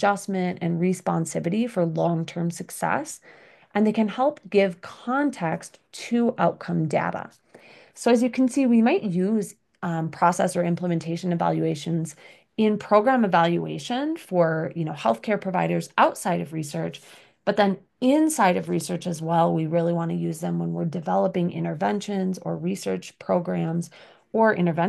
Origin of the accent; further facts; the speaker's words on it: Minnesota, United States; I'm from Minnesota, and in Minnesota, we have large refugee populations of Hmong and Somalian individuals.